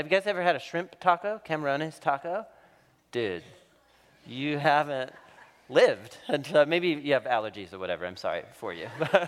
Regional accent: Portland, Oregon, United States; 3 years ago, I moved back to my hometown, to Portland, Oregon, and I was supposed to move home and be close to family

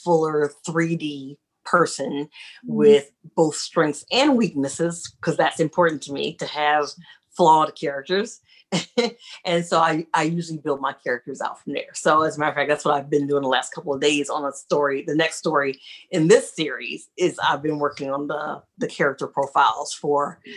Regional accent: Ohio, United States; moved away as an adult; now in North Carolina, United States; I'm originally from Ohio. We moved here to North Carolina about 11 years ago.

